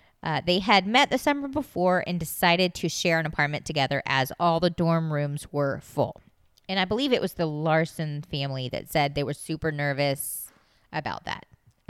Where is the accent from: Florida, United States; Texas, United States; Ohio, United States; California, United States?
Florida, United States; Okay, now remember this because I grew up in South Florida. A lot of the families in town, kids, went to University of Florida